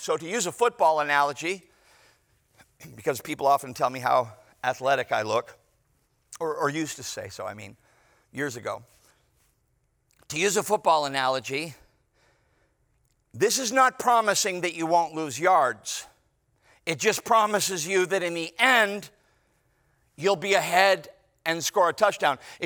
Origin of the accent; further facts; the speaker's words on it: Chicago, Illinois, United States; I'm from Chicago. We don't think your buildings are all that impressive, but your beaches are.